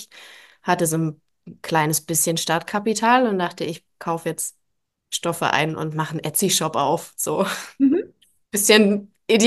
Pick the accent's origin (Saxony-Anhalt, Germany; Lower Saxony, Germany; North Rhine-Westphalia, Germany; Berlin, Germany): Saxony-Anhalt, Germany; Halle; Ich war gerade in meiner Heimatstadt, ich komme aus Halle.